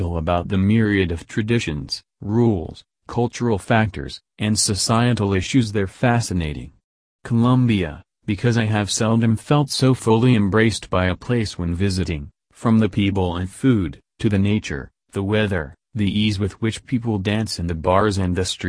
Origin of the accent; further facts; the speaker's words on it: Greece; now in Los Angeles, United States; Though I now live in LA, I am continuously fascinated by every new niche of my home country, Greece, that I get to explore.